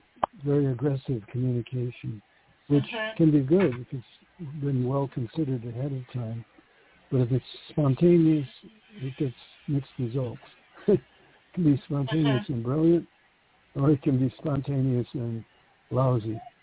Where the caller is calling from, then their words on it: New York City, New York, United States; From New York City.